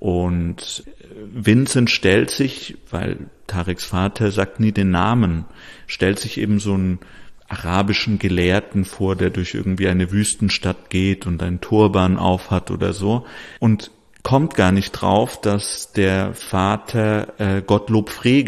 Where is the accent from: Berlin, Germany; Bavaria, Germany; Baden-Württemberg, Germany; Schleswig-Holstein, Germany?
Baden-Württemberg, Germany; Tübingen; Und ich bin eben in Tübingen aufgewachsen und weiß, wie es in so einer 100.000 EinwohnerInnenstadt zugeht